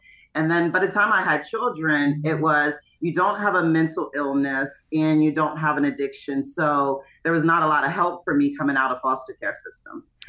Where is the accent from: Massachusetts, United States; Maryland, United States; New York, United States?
Maryland, United States; Hagerstown; So born and raised in Hagerstown, Maryland, my mom was the youngest of 9 children that her mom gave birth to.